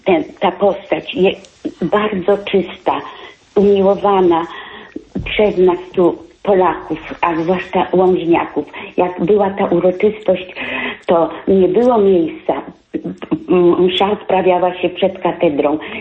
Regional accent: Łomża, Podlaskie Voivodeship, Poland; Jestem z Łomży

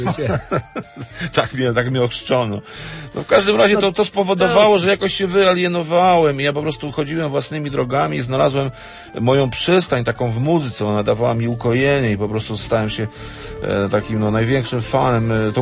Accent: Vienna, Austria; also born or lived in Poland; Ja się urodziłem w Polsce, ale ja się wychowałem w Wiedniu.

